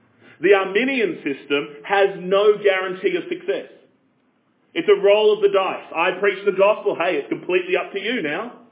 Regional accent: Australia; As an Australian

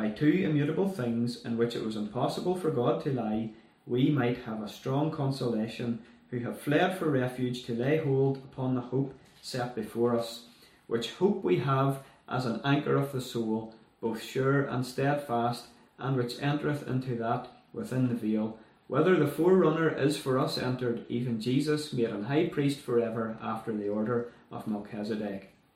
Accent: Londonderry, Northern Ireland, United Kingdom; many of you know me. I was born and raised in Londonderry and I attended Londonderry Free Presbyterian Church for in and around 10 years.

